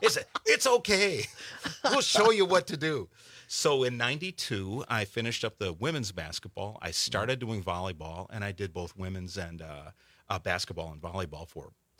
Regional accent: Racine, Wisconsin, United States; So I grew up in Racine. I graduated from Racine Horlick High School and decided my senior year that I was going to join the Army.

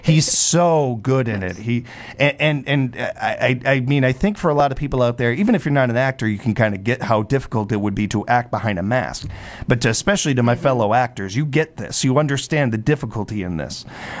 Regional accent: Chicago, Illinois, United States; Like, I'm from over here. I'm from Chicago and stuff.

